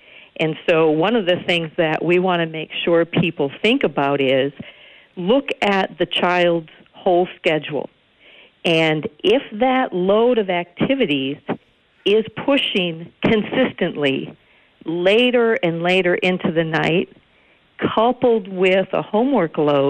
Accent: Stevens Point, Wisconsin, United States; I grew up in Stevens Point. There's a lot of farmland around it

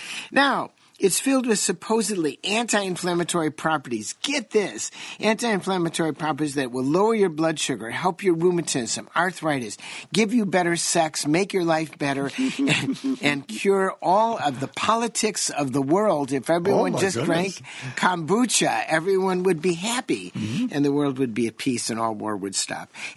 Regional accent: Chicago, Illinois, United States; I didn't learn English. I was brought up in Chicago, so I spoke Chicagoese, which is different.

